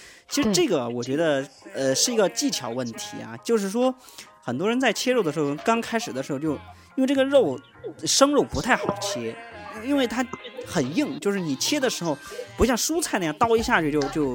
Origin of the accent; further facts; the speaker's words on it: Sichuan, China; 因为我是四川人嘛，我们那边比较喜欢吃回锅肉。